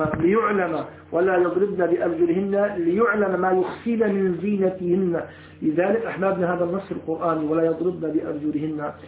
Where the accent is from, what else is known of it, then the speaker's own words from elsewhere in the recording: Syria; حتى سبحان الله تتذكر عندنا في الشام، يمكن ما بتعرفوا الأمراض، أنا بعرفه تماما